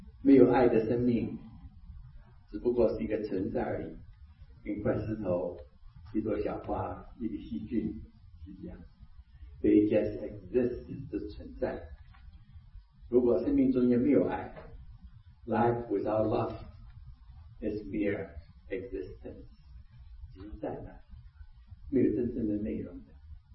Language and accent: Chinese; China; 这种我们中国人说不太有程度，不太有程度的爱啊